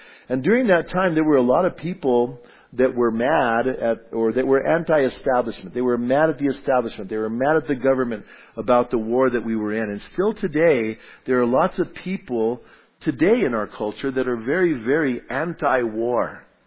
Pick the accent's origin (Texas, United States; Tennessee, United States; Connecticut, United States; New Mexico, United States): New Mexico, United States; Bernalillo; And I grew up in the town I grew up in Bernalillo, was interesting because right above Bernalillo, up on the hill, was a place called Placitas.